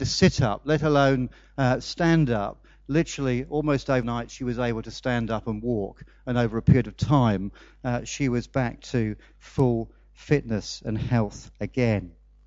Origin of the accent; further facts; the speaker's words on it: Bristol, South West England, United Kingdom; he wouldn't have known I came from Bristol.